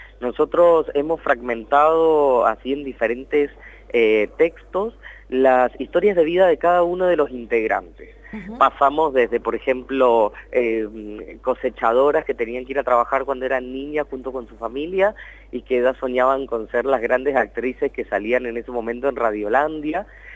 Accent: Córdoba, Argentina; Soy cordobés.

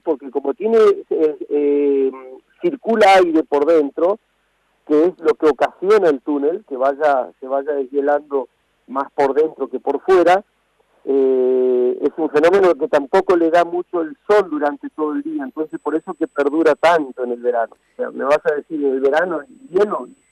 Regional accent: Chubut, Argentina; Yo soy poblador del Parque Nacional Los Alerces, ya somos pobladores preexistentes al Parque Nacional, ya. Yo ya soy la cuarta generación que estamos viviendo dentro del parque.

